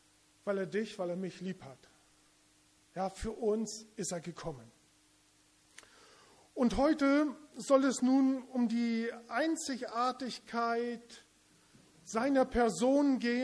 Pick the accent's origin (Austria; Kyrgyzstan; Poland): Kyrgyzstan; Aus dem Kontext, wo ich herkomme, aus Kirgisistan, da wird Trinität, Dreieinheit oftmals so gedacht, Gott Vater, Maria und Jesus.